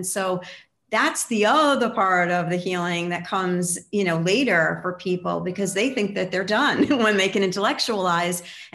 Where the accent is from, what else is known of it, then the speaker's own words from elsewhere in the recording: New York, United States; I mean, look, I'm from New York, so we're pissed about everything